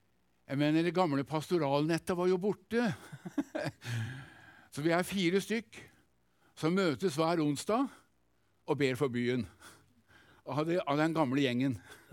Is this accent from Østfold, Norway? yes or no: yes; Halden, Østfold, Norway; gjennom det kallet jeg fikk i Jesusbevegelsen og Jesusvekkelsen hjemme i Halden